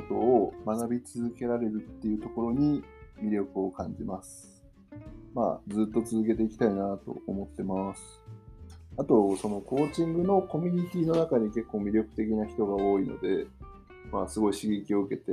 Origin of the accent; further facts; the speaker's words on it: Toyama, Japan; 僕富山県出身なんで富山県ん富山弁と標準語はバッチリです。英語は喋れますね。